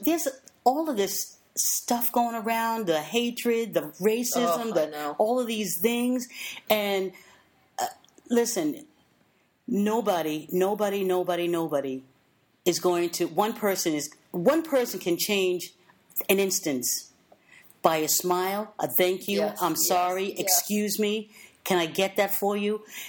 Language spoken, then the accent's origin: English; New Jersey, United States; also born or lived in upstate New York; I grew up in New Jersey and upstate New York.